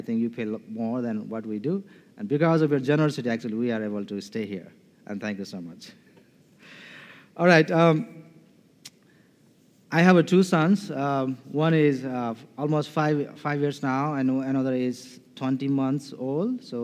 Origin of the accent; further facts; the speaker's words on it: Nepal; moved away as an adult; now in United States; I'm from Nepal, and me and my wife, we came here in the Calvin Seminary in 2011 and graduated in 2013 from a Master's Theology course. Prior to that, I served in Nepal a couple of years